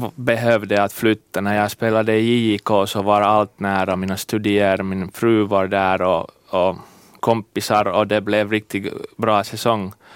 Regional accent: Finland; 26 år redan så. Jag är en finländare

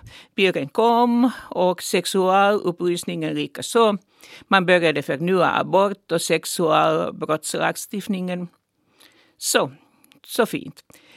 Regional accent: Helsinki, Uusimaa, Finland; Jag är född och uppvuxen i Berghäll i Helsingfors.

